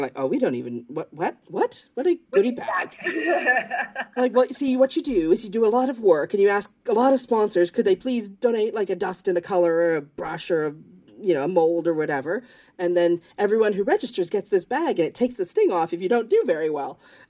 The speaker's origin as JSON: {"language": "English", "country": "Canada", "tie": "born or raised there", "said": "And I grew up in Canada."}